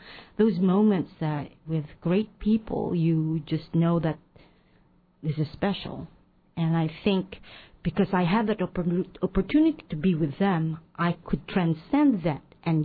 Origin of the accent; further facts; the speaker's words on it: Philippines; English is a second language; moved away; when I came to this country, I did not speak English. So all I heard, I read was energy, and this is how you do things, and that's how I understood. Because English here is very fast. Back at home in the Philippines, it's slow